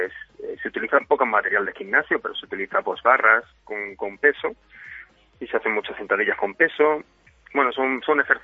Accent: Mérida, Extremadura, Spain; yo soy de Mérida, perdona que te interrumpa, yo soy de Mérida

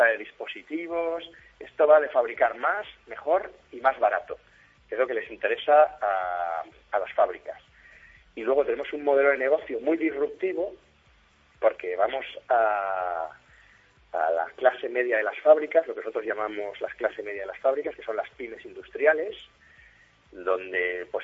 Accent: Valencia, Valencian Community, Spain; nosotros somos de Valencia, somos valencianos, estamos muy fuertes en la comunidad.

